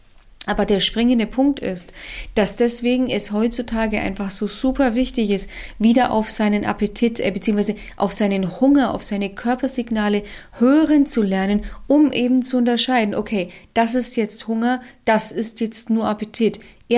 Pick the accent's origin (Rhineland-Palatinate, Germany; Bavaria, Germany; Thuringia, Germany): Bavaria, Germany; Nuremberg; ich bin aus Nürnberg